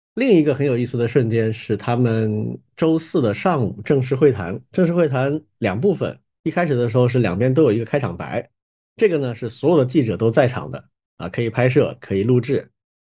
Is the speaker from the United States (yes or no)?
yes; United States; 我们美国人接过了这个正统啊